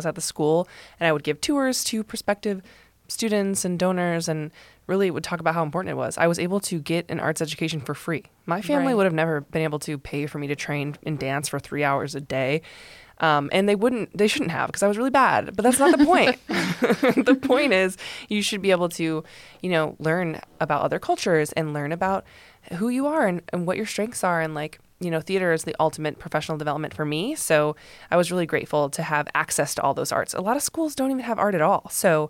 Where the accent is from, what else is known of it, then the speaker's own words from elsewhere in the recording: Toledo, Ohio, United States; I am from Toledo.